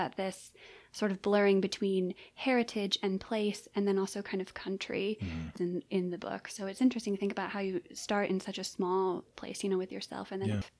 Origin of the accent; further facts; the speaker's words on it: Midwest, United States; I'm also from the Midwest